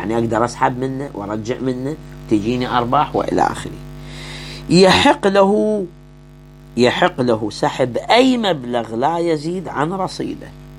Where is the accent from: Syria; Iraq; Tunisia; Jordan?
Iraq; عندنا في العراق